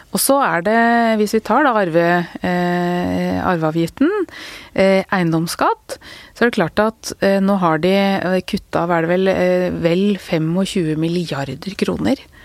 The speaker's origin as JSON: {"language": "Norwegian", "region": "Oslo", "country": "Norway", "tie": "born or raised there", "said": "Sånn var det ikke når jeg vokste opp i Groruddalen, det helt riktig."}